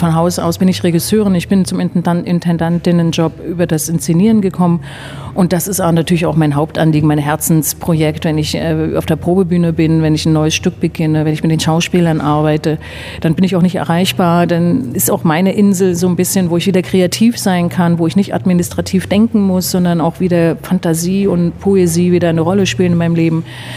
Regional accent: Brandenburg, Germany; habe wiederum auch meine Heimat in der Fremde wieder auch schätzen und lieben gelernt, weil das ich an dem Brandenburger wiederum schätze

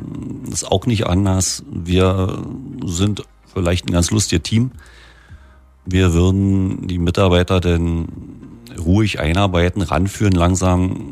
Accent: Brandenburg, Germany; ich bin hier geboren in der Region und bin eigentlich glücklich aufgewachsen.

